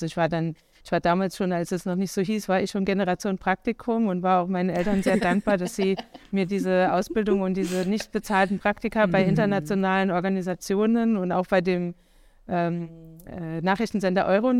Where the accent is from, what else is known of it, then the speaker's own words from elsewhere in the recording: Idar-Oberstein, Rhineland-Palatinate, Germany; In der Zeit, in der ich im Ausland gelebt habe, wenn man mich gefragt hat, wo ich herkomme, wenn ich dann gesagt habe, aus Idar-Oberstein